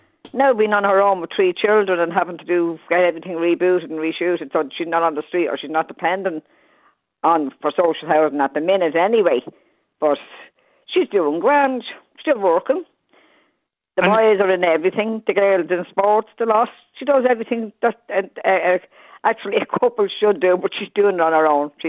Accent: Dublin, County Dublin, Ireland; I was born in Francis Street and reared in Drimna.

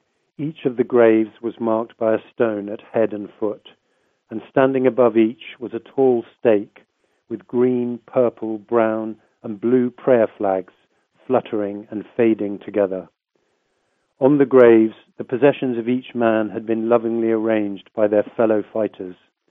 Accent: United Kingdom; I'm a British journalist. I worked for the Times in London for 25 years.

